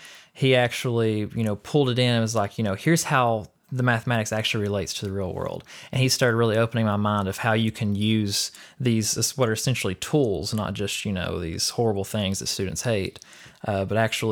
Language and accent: English; Pikeville, Kentucky, United States; I grew up in Eastern Kentucky, a pretty small town. I like to tell people I'm from Pikeville. They can tell I'm from there because of the way I say it.